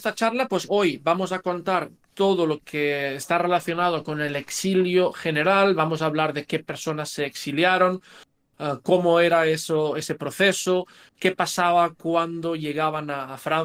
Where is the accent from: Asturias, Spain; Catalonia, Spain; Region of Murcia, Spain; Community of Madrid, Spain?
Catalonia, Spain; Castellar del Vallès; de Castellar del Vallès, que es pues mi pueblo, ¿no?